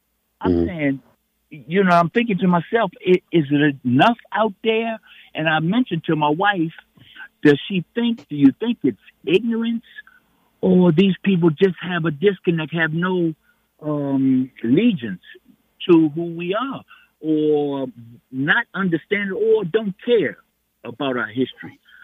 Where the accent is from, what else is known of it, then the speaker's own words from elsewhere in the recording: Washington, District of Columbia, United States; And I'm from Washington, born and raised in Washington.